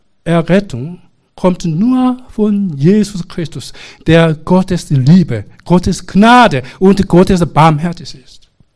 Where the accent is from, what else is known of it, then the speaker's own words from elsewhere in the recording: South Korea; German is a second language; Entschuldigung, ich komme ja aus Korea.